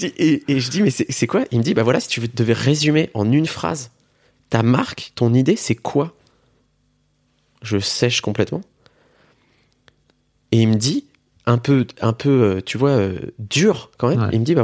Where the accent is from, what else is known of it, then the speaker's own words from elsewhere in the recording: Metz, Grand Est, France; Je suis originaire de Metz.